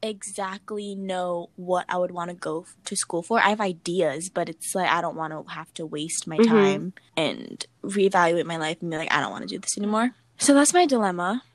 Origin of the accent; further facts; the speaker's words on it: Philippines; I'm old and I'm Filipino.